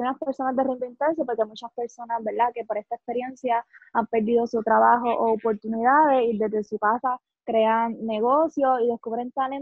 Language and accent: Spanish; Manatí, Puerto Rico; yo soy de lejos, yo soy de Manatí. Viajo literalmente más de una hora